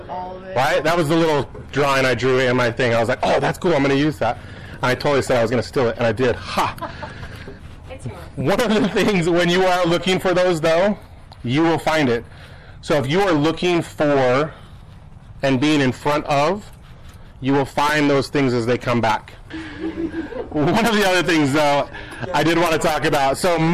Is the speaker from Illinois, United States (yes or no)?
no; Ogden, Utah, United States; So I grew up in that during the week. But growing up, so I grew up there in Ogden, Utah.